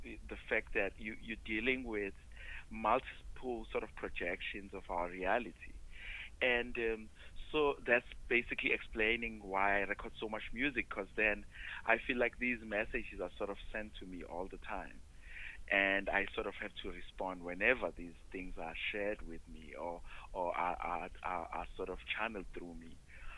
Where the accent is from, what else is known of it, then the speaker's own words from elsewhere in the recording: South Africa; first language Zulu; English is a second language; in Isizulu, which is my native tongue